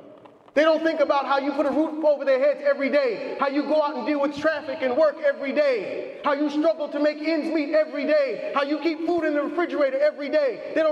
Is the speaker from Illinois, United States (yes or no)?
no; Los Angeles, California, United States; Please excuse me, as I'm from Los Angeles, so please don't get sensitive because you're from Philadelphia.